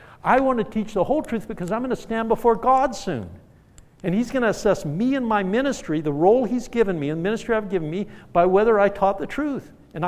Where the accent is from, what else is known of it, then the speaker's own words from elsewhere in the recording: Arizona, United States; I like the Suns because I came from Arizona.